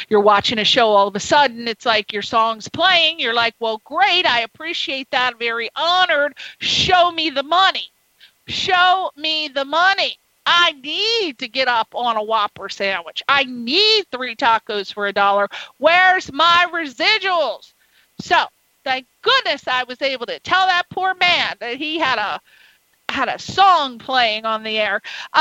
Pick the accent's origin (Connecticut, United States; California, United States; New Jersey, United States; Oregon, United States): Connecticut, United States; And I'm from the East Coast. You know, I told you, I'm from Connecticut, and then I ended up going to school in Maryland.